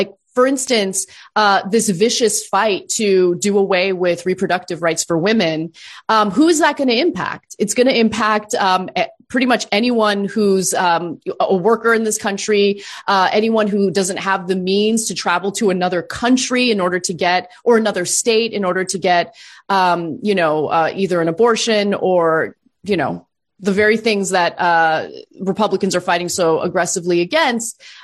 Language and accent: English; California, United States; as a Californian who's, you know, in Los Angeles right now